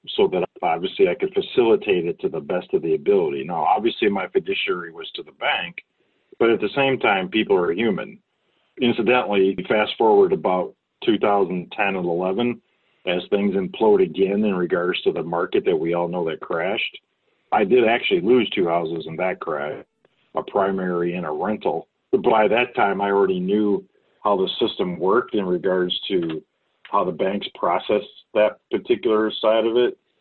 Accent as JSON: {"language": "English", "town": "Detroit", "region": "Michigan", "country": "United States", "tie": "born or raised there", "said": "Of course, I grew up in Detroit where all the cars are made."}